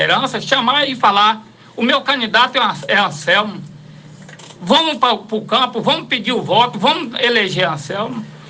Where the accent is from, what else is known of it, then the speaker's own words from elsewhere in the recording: Parateca, Bahia, Brazil; para quem não me conhece … sou lá da comunidade de Parateca.